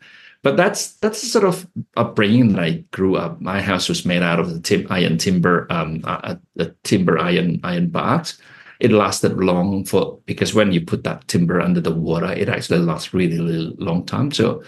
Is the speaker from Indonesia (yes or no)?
yes; Kalimantan, Indonesia; now in Sydney, Australia; it was actually quite beautiful growing up in Kalimantan because my house was